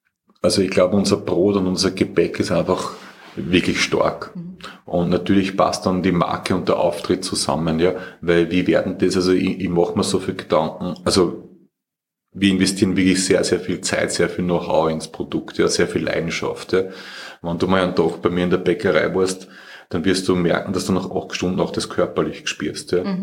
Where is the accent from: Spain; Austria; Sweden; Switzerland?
Austria; weil ich bin ja Österreicher, ich lebe ja